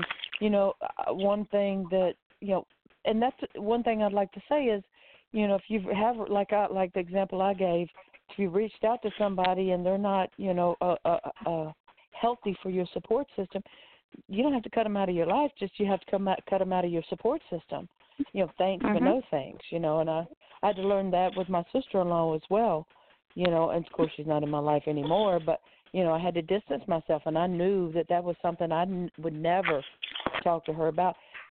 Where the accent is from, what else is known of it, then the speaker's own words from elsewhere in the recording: Pompano Beach, Florida, United States; from Pompano